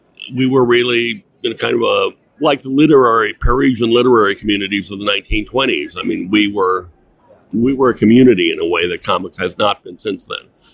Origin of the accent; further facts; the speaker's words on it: Minneapolis, Minnesota, United States; But most of us, I came from Minneapolis